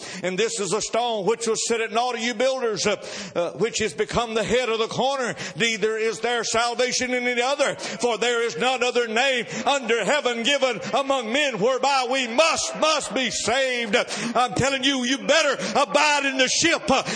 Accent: Georgia, United States; born there; I was born in Georgia

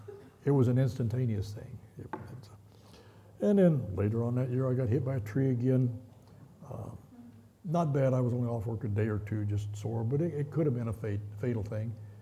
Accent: United States; born there; I'm a Christian. I was born in America.

